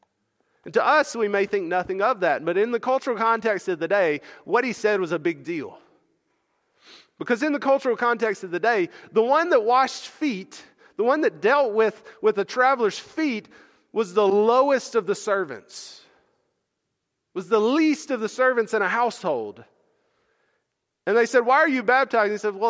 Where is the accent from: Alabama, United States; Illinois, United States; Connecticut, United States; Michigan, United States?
Alabama, United States; Well, where I grew up in Alabama, there were a lot of places you would go and you would say, where is that?